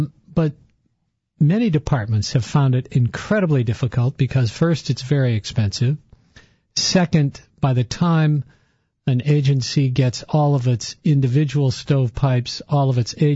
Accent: Ann Arbor, Michigan, United States; because I grew up in Ann Arbor, went to the University of Michigan.

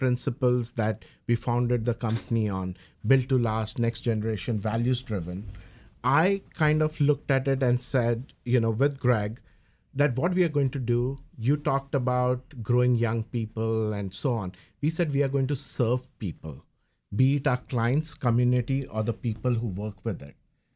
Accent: India; English is a second language; moved away as an adult; now in United States; So, you know, I grew up in India, came to U.S. doing foreign exchange systems

